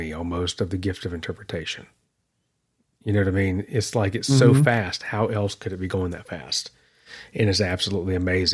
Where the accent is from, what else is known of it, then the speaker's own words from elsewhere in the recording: Southern United States, United States; they know that I'm from the South, like the South South.